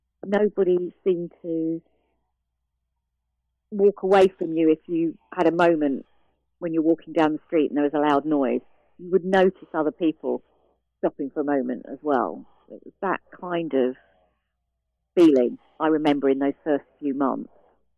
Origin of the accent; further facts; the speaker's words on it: United Kingdom; Being a Brit